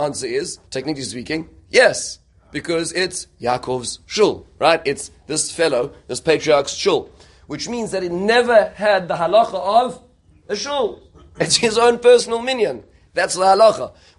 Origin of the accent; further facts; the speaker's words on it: South Africa; moved away; across America and many places in the world where I grew up in South Africa